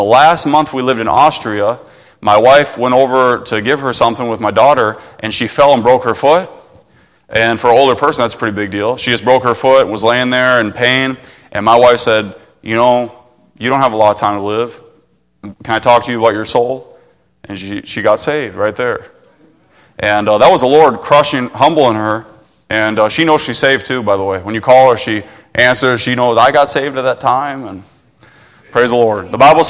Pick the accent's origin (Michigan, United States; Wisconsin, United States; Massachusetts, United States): Wisconsin, United States; I grew up in Wisconsin on a dairy farm. And I thought I'd be a dairy farmer my whole life